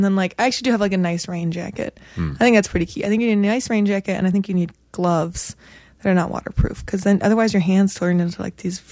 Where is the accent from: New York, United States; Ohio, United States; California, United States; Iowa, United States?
California, United States; I actually grew up in a small town in Southern California.